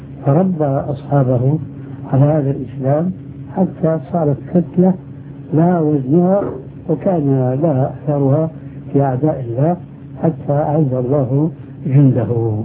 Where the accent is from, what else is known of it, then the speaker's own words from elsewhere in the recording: Syria; إما كما يقولون عندنا في سوريا يسند الحيطان